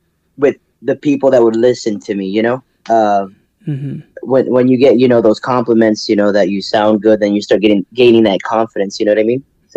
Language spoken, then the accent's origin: English; McAllen, Texas, United States; also born or lived in Minnesota; I'm from McAllen.